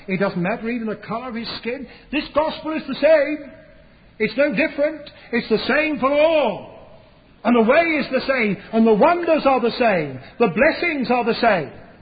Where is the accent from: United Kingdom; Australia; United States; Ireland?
United Kingdom; I come from Britain